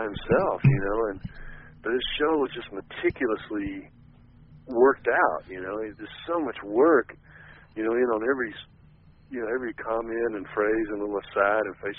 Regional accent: Texas, United States; and being from Texas, it's like everything is kind of you're once removed from a lot of that stuff, you know.

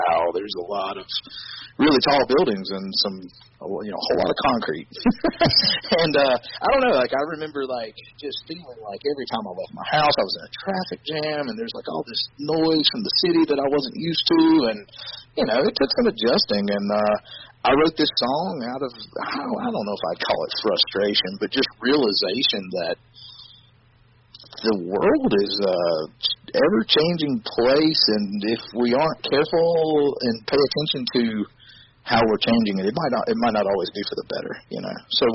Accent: Cherryville, North Carolina, United States; now in Charlotte, United States; growing up around Cherryville, where it's a pretty rural area for the most part

